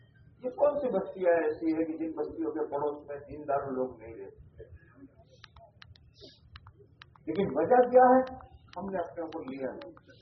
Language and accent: Urdu; Palanpur, Gujarat, India; اب ہمارا ضلع جو ہے وہ پالنپور ہیڈ مطلب ہے